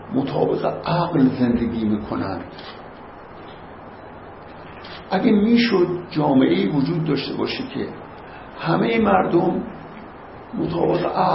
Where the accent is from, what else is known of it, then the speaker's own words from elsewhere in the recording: Iran; من ایرانی هستم و جدا از ایران نمیتونم خودمو تصور بکنم،